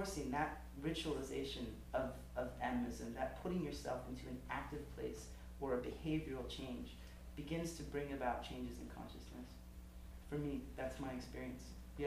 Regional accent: Amherst, Massachusetts, United States; Especially I'm from Amherst, where everyone's a Marxist

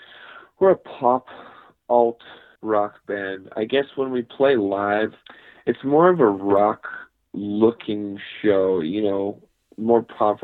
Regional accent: Fort St. John, British Columbia, Canada; played in the bars around where I grew up in Fort St. John.

